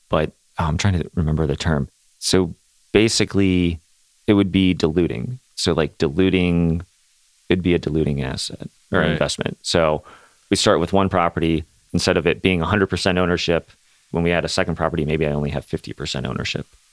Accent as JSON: {"language": "English", "town": "Valparaiso", "region": "Indiana", "country": "United States", "said": "so I'm from Valpo, and being downtown Valpo versus downtown Chicago, it's different"}